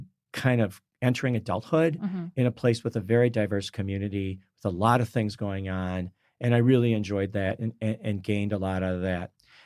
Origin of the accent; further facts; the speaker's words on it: Michigan, United States; I grew up in Michigan. Mm-hmm. And so he worked for a car parts company. There was a lot of automotive industry related businesses in Michigan, all over Michigan.